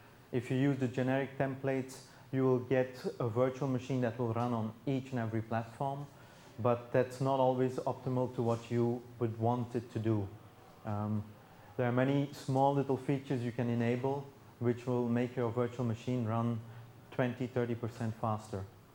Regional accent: Antwerp, Flanders, Belgium; English is a second language; I'm from Antwerp, self-employed

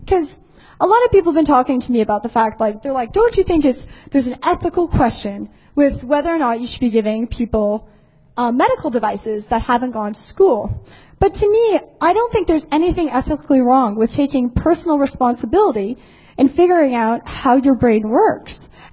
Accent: Canada; because I'm Canadian.

